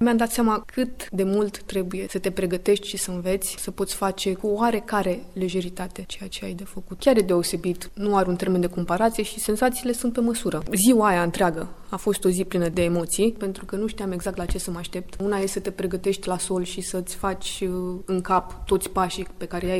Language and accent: Romanian; Brăila, Brăila County, Romania; Eu sunt deloc din Brăila și zona în care locuiam era înconjurată de unități militare.